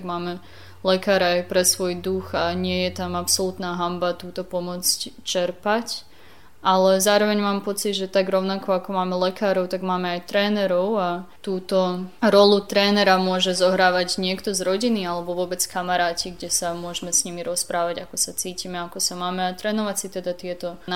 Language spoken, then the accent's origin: Slovak; Bački Petrovec, Vojvodina, Serbia; Aj tým, že som z Petrovca